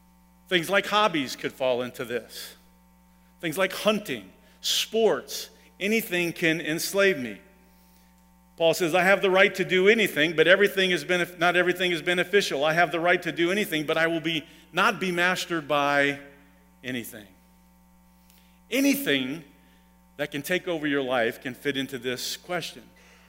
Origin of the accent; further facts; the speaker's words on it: Germany; I grew up in Germany where beer drinking was like Coca-Cola, okay?